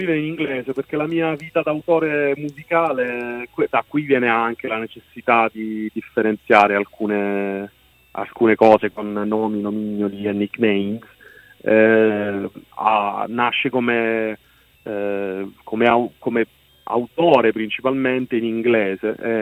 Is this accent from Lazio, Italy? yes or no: no; Sicily, Italy; perché da siciliano c'è anche questo costante mal d'Africa, mancamento dell'isola.